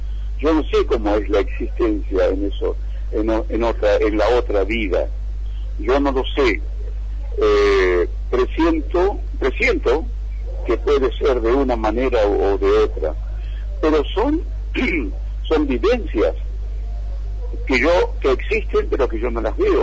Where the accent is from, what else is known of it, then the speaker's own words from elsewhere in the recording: Argentina; born there; moved away; aun cuando esté muy muy muy lejos de mi tierra, de mi nacimiento, que es Argentina